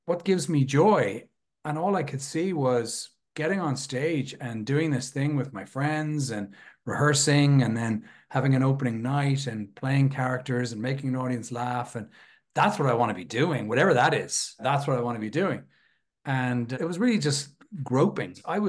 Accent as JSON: {"language": "English", "region": "Leinster", "country": "Ireland", "tie": "born or raised there", "said": "I also support Leinster, which is the region I grew up in Ireland, the eastern sort of seaboard region."}